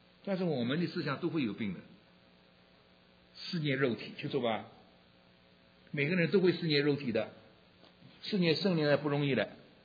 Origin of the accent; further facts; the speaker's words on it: China; 我们中国人的词多了，我英文我不好